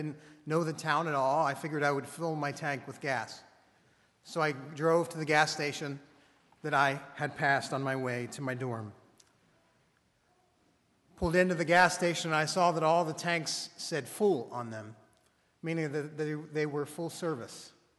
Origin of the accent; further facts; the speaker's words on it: Pennsylvania, United States; I came from Western Pennsylvania with all of my dreams packed into a black Ford Taurus.